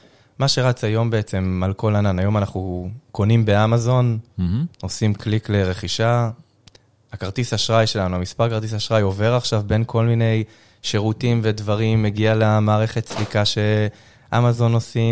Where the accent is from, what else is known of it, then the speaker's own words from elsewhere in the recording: Holon, Tel Aviv District, Israel; אני במקור מחולון, עיר הילדים.